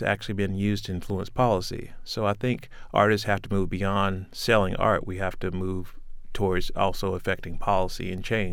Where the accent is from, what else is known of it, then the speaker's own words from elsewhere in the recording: United States; so I've never been to Africa. I've never really called myself African-American. I'm just an American who's black.